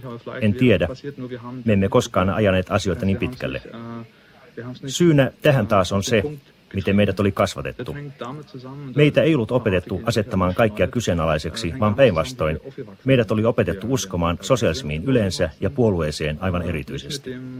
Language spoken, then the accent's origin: Finnish; Greifswald, Mecklenburg-Vorpommern, Germany; now in Berlin, Germany; Olen kotoisin pikkukaupungista, DDR:n pohjoisosasta, Greifswaldista, ja vasta tullessani Berliinin opiskelemaan törmäsin ensi kertaa asioihin